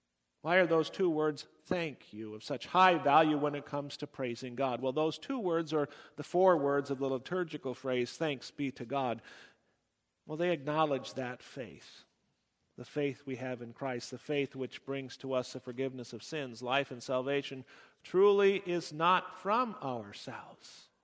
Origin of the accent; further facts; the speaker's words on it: United States; born there; That is the fact that I'm an American, born here through no action of my own, being not responsible in the least for my country of origin.